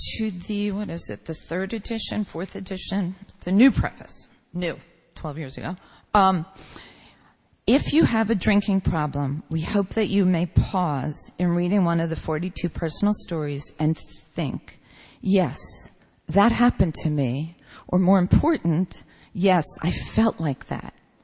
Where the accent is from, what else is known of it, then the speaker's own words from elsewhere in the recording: Philadelphia, Pennsylvania, United States; now in New York City, United States; And I grew up in Philadelphia, and my only goal was to move to New York City